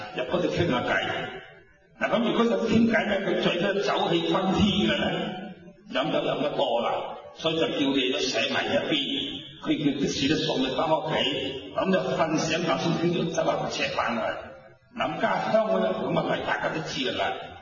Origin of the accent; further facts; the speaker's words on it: Dongguan, Guangdong, China; 我本身係東莞人，東莞人咧就好中意飲酒嘅。